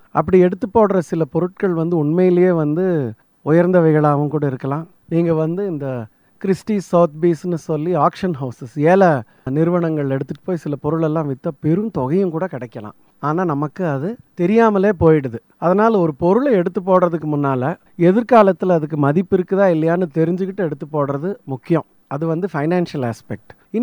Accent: Coimbatore, Tamil Nadu, India; நான் வந்து கோயம்புத்தூர்லேயே பிறந்து வளர்ந்தவன்.

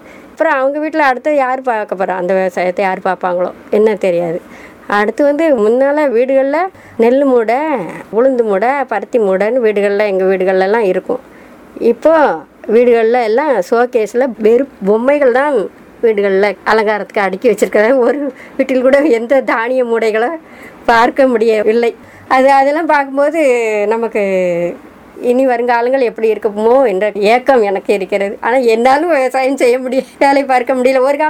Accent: VM Chatram, Tamil Nadu, India; born there; நான் பிறந்த ஊர் வந்து திருநெல்வேலி மாவட்டம் பாளையங்கோட்டை விஎம் சத்திரம் என்னும் ஊரில் பிறந்தோம். எங்கள் ஊரெல்லாம் முன்பு ஒரு ஊரே வயல் விளையக்கூடிய நிலங்கள் இருந்தது.

